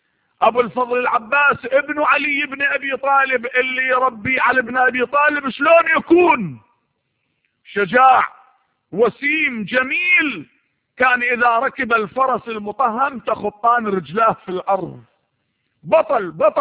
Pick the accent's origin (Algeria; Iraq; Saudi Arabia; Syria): Iraq; نحن عندنا في العراق في كل مكان